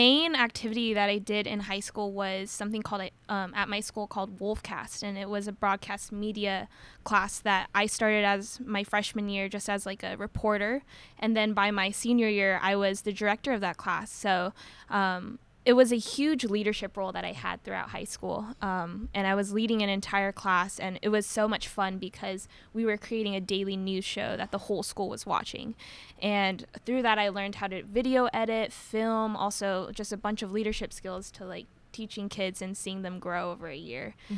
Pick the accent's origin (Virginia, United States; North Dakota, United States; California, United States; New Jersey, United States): California, United States; Claremont; I'm from Claremont, California. I went to Claremont High School for all 4 years, and I just finished my first year at Stanford.